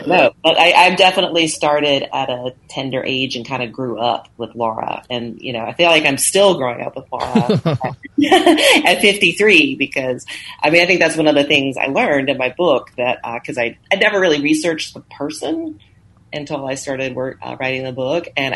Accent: Alabama, United States; I'm like growing up in Alabama. So the idea of the West was very exotic.

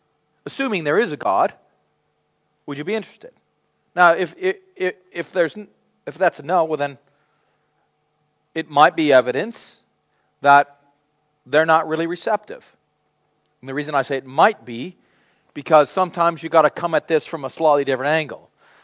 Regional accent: United States; I'm pretty optimistic. I'm an American. I see the glass half full.

